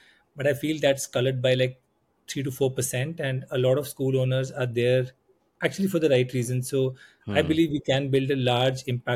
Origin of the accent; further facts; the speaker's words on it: Pathankot, Punjab, India; born there; Well, I was born in Pathankot. It's a small town in Punjab.